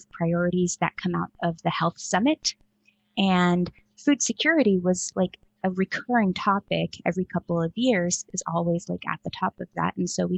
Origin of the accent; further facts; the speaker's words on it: Costa Rica; And I'm from Costa Rica, and my background is in medicine and public health.